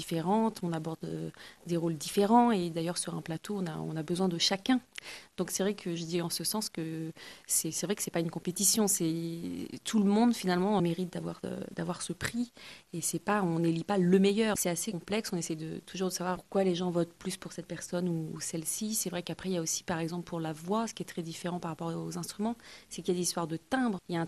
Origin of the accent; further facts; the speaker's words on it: France; je suis française, il y a énormément de choses magnifiques dans ce répertoire français